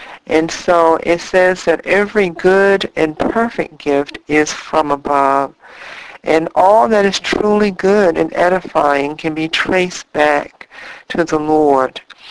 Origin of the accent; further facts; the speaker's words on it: Indiana, United States; moved away; also born or lived in Texas; We had moved down to Texas, and I am from Indiana, and I was struggling with food again.